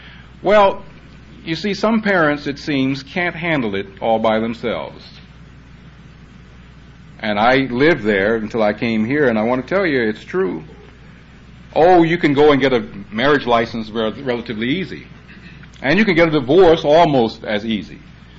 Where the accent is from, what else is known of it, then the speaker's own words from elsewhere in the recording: Columbus, Georgia, United States; When I was young and growing up in Columbus, Georgia, anybody on the block had a right to catch me when I was out of line